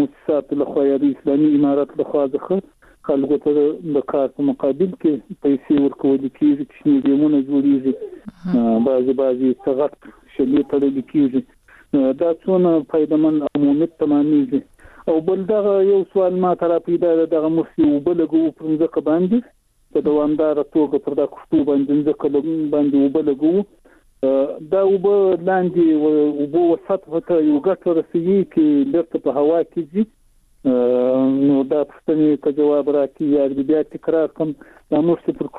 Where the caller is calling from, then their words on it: Zabul, Afghanistan; د زابل ولایت شاجیل ولسوالي